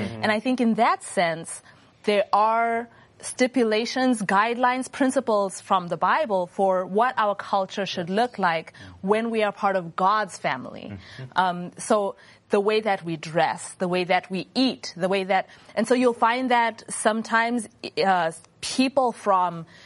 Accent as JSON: {"language": "English", "country": "Zimbabwe", "tie": "born or raised there", "said": "I grew up in Zimbabwe"}